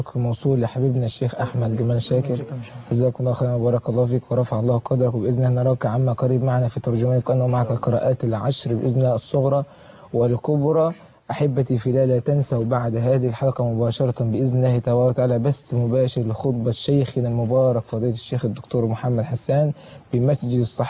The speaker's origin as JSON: {"language": "Arabic", "country": "Egypt", "said": "بلدنا مصر."}